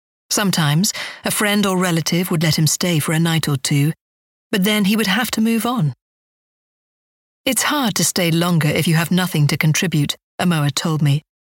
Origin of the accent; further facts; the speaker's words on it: London, United Kingdom; accent: South London; I grew up in South London. I have a South London attitude, I'm a bit loose with my tongue and language.